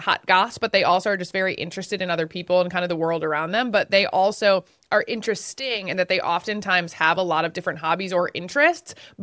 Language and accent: English; Wisconsin, United States; This is like, it reminds me of like growing up in Wisconsin, like our neighbors were always bopping around.